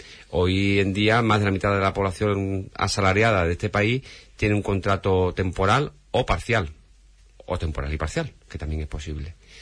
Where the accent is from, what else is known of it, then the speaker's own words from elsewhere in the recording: Spain; los trabajadores peor pagados somos los españoles.